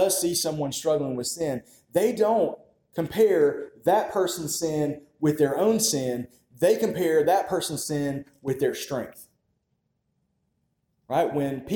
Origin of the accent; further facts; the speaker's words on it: North Carolina, United States; Growing up in North Carolina, one thing that I noticed when I used to work for Kmart back in high school.